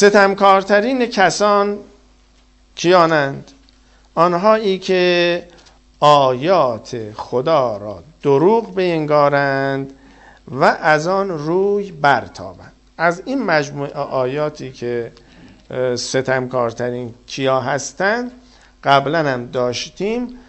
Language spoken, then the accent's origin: Persian; Iran; دین ما زرتشتی است، ما هم ایرانی هستیم